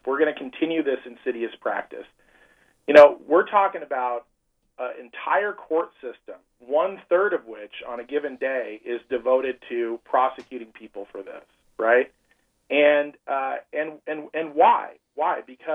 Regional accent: Montana, United States; including Idaho and Montana, my home state, have acted on this issue

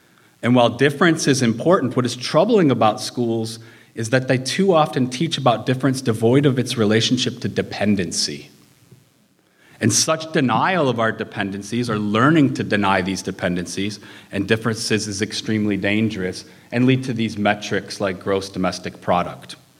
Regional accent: Detroit, Michigan, United States; now in Spokane, United States; I live in Spokane and I come from Detroit

